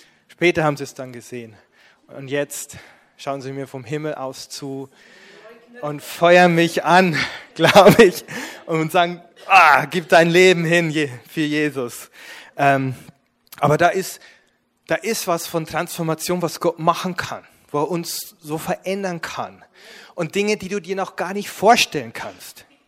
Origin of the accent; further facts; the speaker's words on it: Bavaria, Germany; ich komme ja aus Bayern und im Bayerischen Wald ist halt im Winter, früher zumindest, war Schnee und da sind wir Ski gefahren, Alpinski fahren.